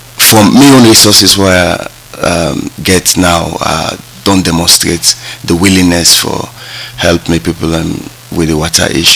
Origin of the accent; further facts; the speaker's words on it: Wilberforce, Western Area, Sierra Leone; And me, born of Wilberforce, and I grew up in Wilberforce.